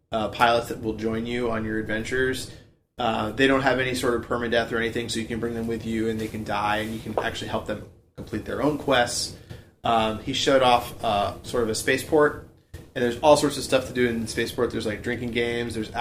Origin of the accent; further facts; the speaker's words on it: Florida, United States; I was like, yeah, I'm from Florida.